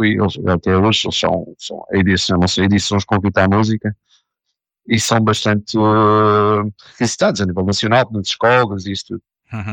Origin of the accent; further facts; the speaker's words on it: Madeira, Portugal; o pessoal conhecia-me como madeirense